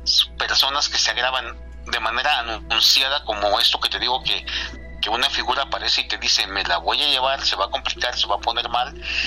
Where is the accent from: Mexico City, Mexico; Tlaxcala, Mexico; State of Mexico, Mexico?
State of Mexico, Mexico; Toluca; soy de Toluca